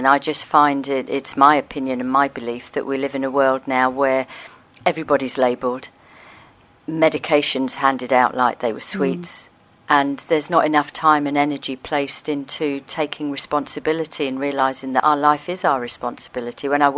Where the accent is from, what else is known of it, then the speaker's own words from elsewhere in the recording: Gibraltar; I'm from Gibraltar originally, so I went to Gib and parts of Spain to begin with.